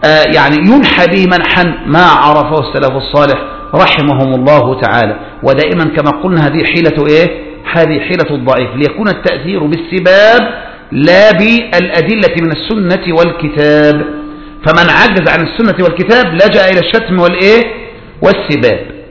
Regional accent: Egypt; لا سيما في بلدنا مصر

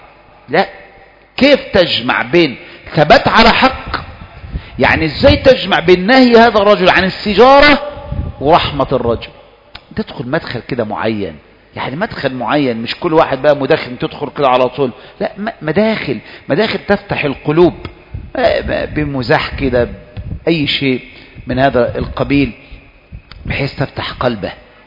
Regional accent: Egypt; كثير من الجماعات نحن في من أهل مصر مؤسسوها

